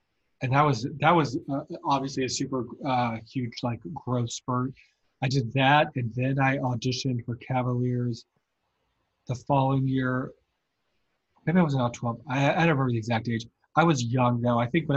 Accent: Columbia, Missouri, United States; I grew up in Columbia, Missouri.

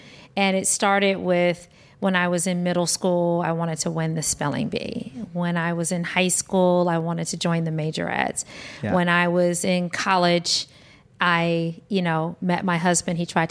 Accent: Detroit, Michigan, United States; You know, growing up in Detroit was fun. It was community, it was life, it was my childhood.

